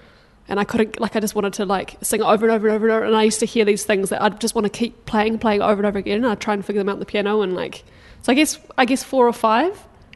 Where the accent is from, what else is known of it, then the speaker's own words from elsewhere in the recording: Takaka, Tasman, New Zealand; I went to primary school at Central Takaka. Uh-huh. So in Golden Bay. I grew up in Golden Bay.